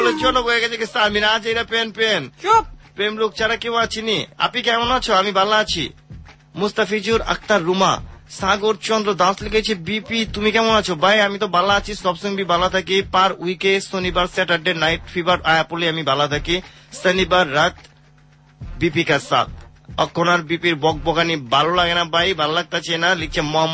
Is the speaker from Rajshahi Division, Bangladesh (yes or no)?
no; Dhaka, Dhaka Division, Bangladesh; আমরা পুরান ঢাকার পোলা